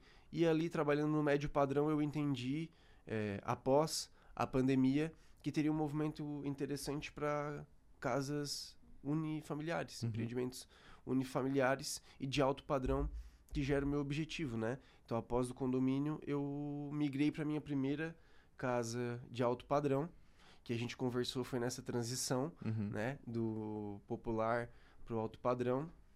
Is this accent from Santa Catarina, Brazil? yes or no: yes; Tubarão, Santa Catarina, Brazil; tenho 32 anos, sou natural de Tubarão, Santa Catarina